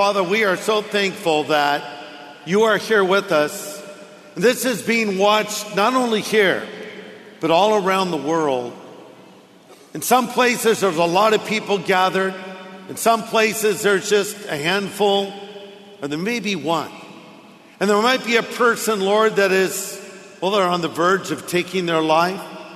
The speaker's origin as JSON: {"language": "English", "town": "Long Beach", "region": "California", "country": "United States", "tie": "born there", "also_born_or_lived": "New Jersey / Hawaii", "said": "Well, I was born in Long Beach. I live in New Jersey. I lived in Hawaii. I lived in California."}